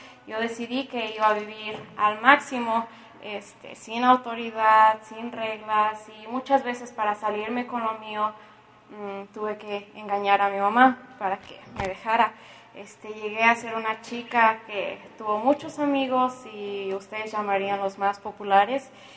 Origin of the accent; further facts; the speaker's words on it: Pátzcuaro, Michoacán, Mexico; Y yo nací en y crecí en Pátzcuaro, como a una hora y media de aquí.